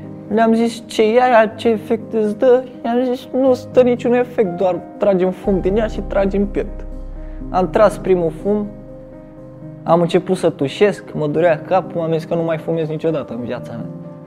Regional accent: Bucharest, Romania; Am 15 ani, sunt din București

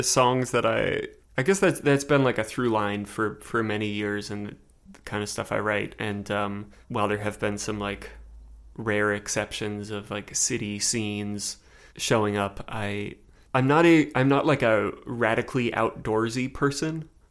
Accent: Connecticut, United States; I like growing up in Connecticut, it was a totally decent place to grow up.

